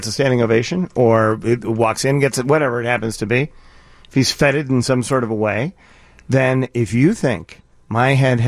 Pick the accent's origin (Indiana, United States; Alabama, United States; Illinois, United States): Illinois, United States; Chicago; Except I'm a Chicagoan and I know how this crap works.